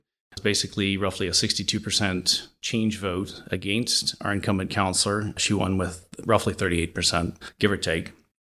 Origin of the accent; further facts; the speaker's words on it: Stoney Creek, Ontario, Canada; I have a lifetime born and raised in the Winona and Stony Creek area, lived in all parts of the ward, lived on Millen Road for a portion of time, so I have some knowledge of that area of the ward.